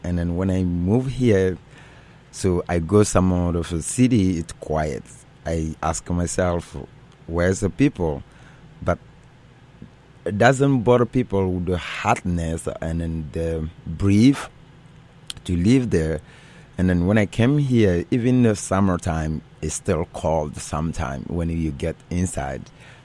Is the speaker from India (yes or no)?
no; Sangbarala, Guinea; moved away as an adult; now in United States; I grew up in Sangbarala, Guinea. It's my village. I've been there for 25 years in my life and then immigrate into the capital city. And then from the capital city to Germany